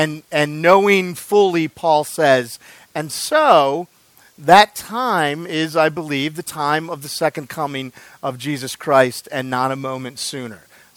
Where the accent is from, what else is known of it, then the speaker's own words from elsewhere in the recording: Minnesota, United States; I am a Minnesotan, and it is 90 degrees outside, and I'm one of those weird Minnesotans who looks forward to winter.